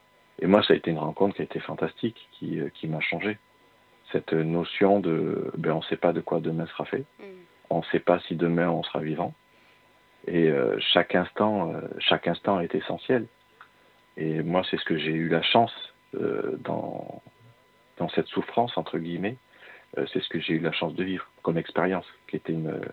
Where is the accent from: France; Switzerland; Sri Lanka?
France; Orthez, Nouvelle-Aquitaine; also born or lived in Vosges; moi qui suis originaire d'Orthez, dans le sud-ouest de la France. Je suis parti de l'autre côté de la France pour faire donc cette école-là.